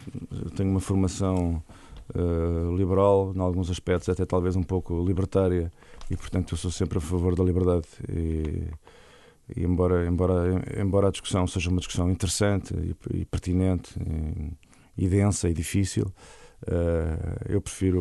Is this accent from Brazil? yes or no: no; Portugal; A minha esperança, como português e amigo de Angola